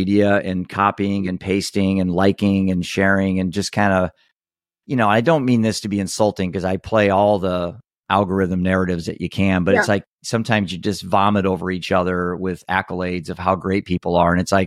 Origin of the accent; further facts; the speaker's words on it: Iowa, United States; I'm from Iowa. You build it, they come.